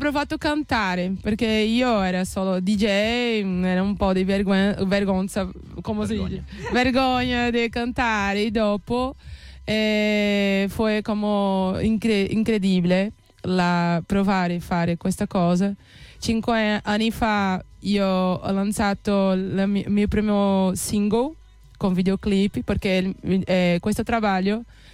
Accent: João Pessoa, Paraíba, Brazil; Italian is a second language; Io sono di João Pessoa.

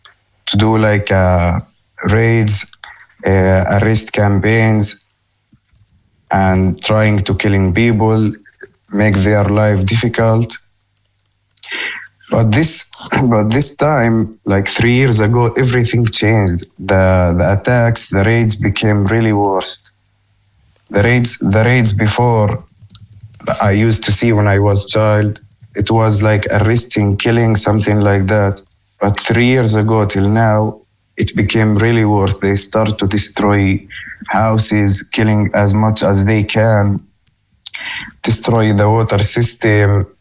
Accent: Tulkarem, West Bank, Palestine; now in Iktaba, Palestine; I'm from Tulkarem, West Bank. Okay. Now I'm living in a village in Iktaba, because sadly my house in Nur Shams camp was destroyed.

